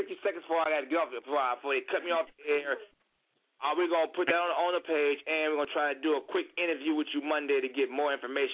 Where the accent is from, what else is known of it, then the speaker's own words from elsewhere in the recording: Mississippi, United States; I'm from Mississippi.